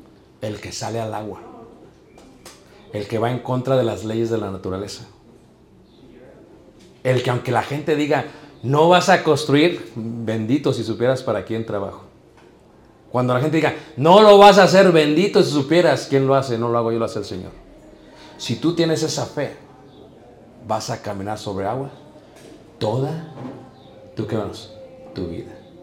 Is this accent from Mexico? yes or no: yes; Mexico; Pues, yo digo, mexicano también, soy mexicano. Pero también americani. Pero mexicani.